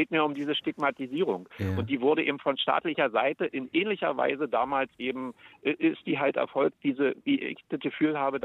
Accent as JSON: {"language": "German", "region": "East Germany", "country": "Germany", "tie": "born or raised there", "said": "Und ich meine, ich bin in der DDR aufgewachsen."}